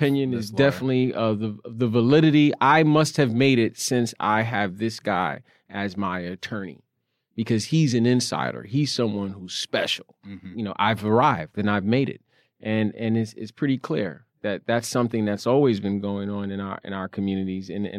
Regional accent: New York City, New York, United States; I grew up in Brownsville in Crown Heights. I went to school there. Went to school in Manhattan.

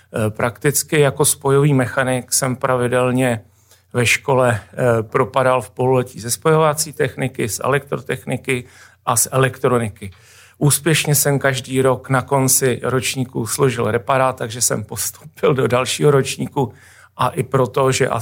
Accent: Říčany, Central Bohemian Region, Czechia; narodil jsem se v Mariánkách, vlastně potom po narození jsem se s mamkou odstěhoval do Říčan, vlastně kde měl táta barák. Dětství v Říčanech bylo, já na něj rád vzpomínám, protože my máme barák, v kterém bydlím tady dodnes, vlastně na kraji lesa.

